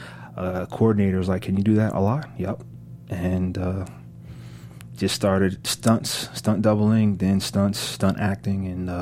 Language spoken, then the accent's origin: English; Plainfield, New Jersey, United States; Well, I'm from New Jersey, Plainfield, New Jersey.